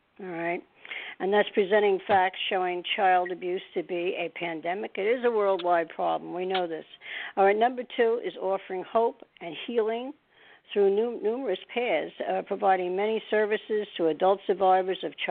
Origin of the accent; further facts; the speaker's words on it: New Jersey, United States; I'm from New Jersey, so we're not far away.